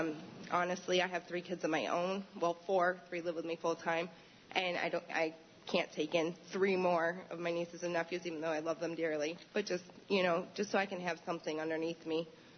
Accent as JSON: {"language": "English", "town": "Newfield", "region": "New York", "country": "United States", "said": "Good evening. I'm from Newfield, New York."}